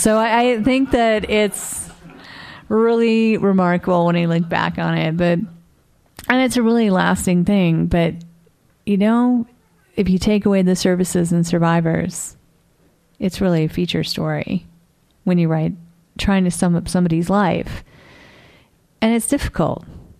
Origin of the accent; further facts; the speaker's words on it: Sarasota, Florida, United States; writing obituaries at my hometown newspaper in Sarasota, Florida.